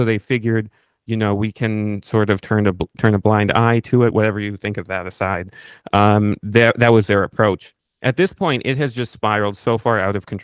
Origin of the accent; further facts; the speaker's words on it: United States; I say this as an American here myself.